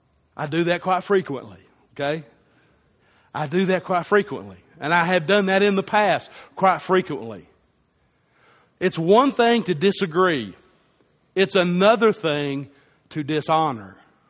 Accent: United States; I am an American. I have a responsibility as American to support my country

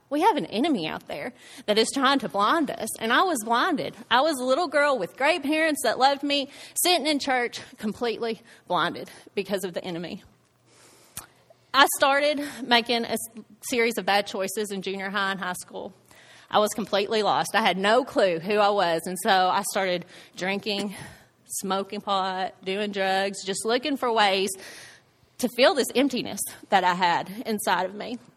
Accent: Batesville, United States; I was born here in Batesville, and I have lived here my entire life.

